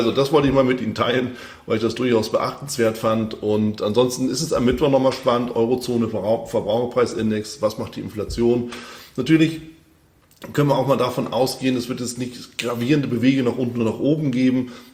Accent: Hamburg, Germany; Als Hamburger kann ich sagen, das ist mal was anderes.

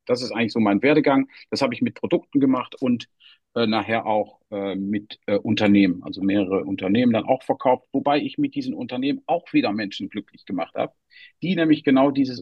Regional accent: Netherlands; Ich bin als Deutscher in Holland aufgewachsen

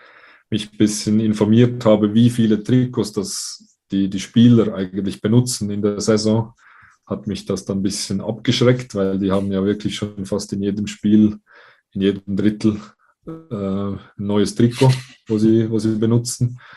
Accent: Switzerland; weil das bei uns in der Schweiz halt wirklich noch so ein bisschen das größere Thema ist

